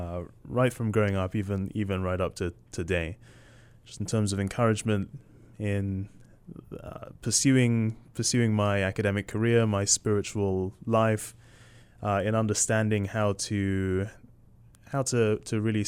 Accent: Stratford, London, United Kingdom; I'm from East London, specifically a part of London called Stratford. That's not the same Stratford that Shakespeare was from, but arguably the better Stratford, I would say.

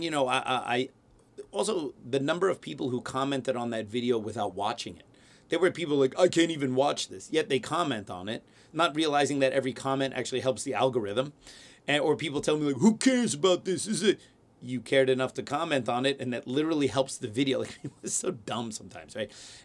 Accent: New York, United States; So I'm still a New Yorker. I might have property in Florida, but I am not a Florida man.

